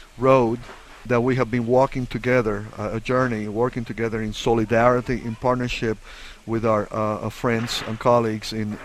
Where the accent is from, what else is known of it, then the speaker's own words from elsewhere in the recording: Cuba; I'm originally from Cuba